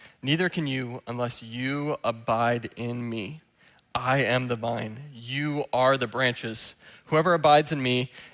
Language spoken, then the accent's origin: English; Milton, Ontario, Canada; I grew up here in Canada. At about 12 years old, my parents moved to Milton, Ontario. They planted a church out there. That's where I grew up until about 18. At 18, I went to Tyndale University in Toronto, moved out there